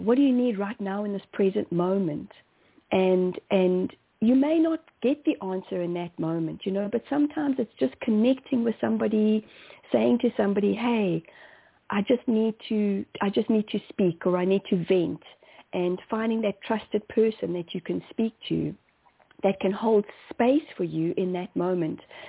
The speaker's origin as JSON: {"language": "English", "country": "South Africa", "said": "you know, I am from South Africa. Most of my family still lives in South Africa."}